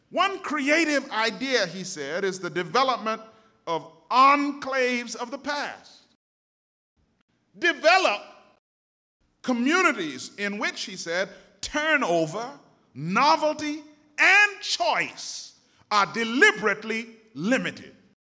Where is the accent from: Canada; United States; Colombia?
Canada; Montreal, Quebec; I remember growing up in Montreal, it used to be so cold that, you know, 30, 40 below.